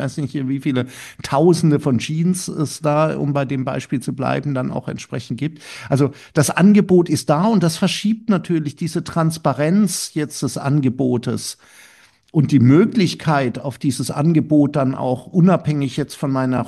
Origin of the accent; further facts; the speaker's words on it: Karlsruhe, Baden-Württemberg, Germany; ich bin in der Nähe von Karlsruhe groß geworden